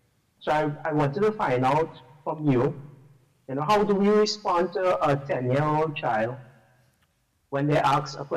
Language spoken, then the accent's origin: English; Trinidad & Tobago; from Trinidad and Tobago.